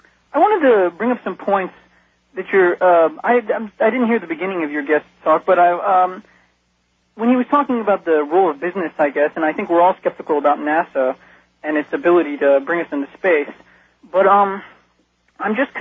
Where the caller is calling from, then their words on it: Florida, United States; And my concern comes because I'm calling from North Florida, and this is a part of the world where we're seeing on a daily basis